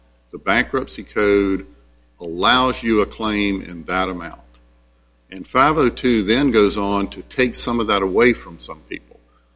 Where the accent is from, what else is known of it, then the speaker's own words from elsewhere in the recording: Chapel Hill, North Carolina, United States; from Chapel Hill, North Carolina.